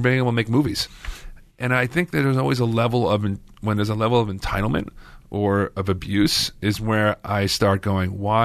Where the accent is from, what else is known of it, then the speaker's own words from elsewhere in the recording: New Jersey, United States; Like when I was growing up in Jersey, I thought, you know, people, it was